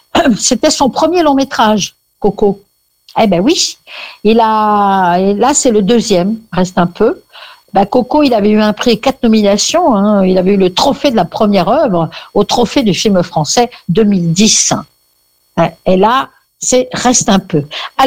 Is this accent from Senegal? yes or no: no; Morocco; J'ai grandi au Maroc, il y a toujours eu des synagogues, des églises et des mosquées dans le paysage. On vivait ensemble, juifs, chrétiens et musulmans.